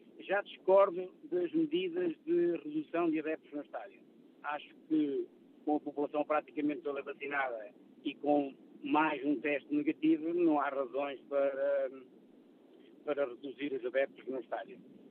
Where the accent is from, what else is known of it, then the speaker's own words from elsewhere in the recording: Bragança, Portugal; eu sou de Bragança, mas estou neste momento a caminho de Lisboa para assistir ao jogo.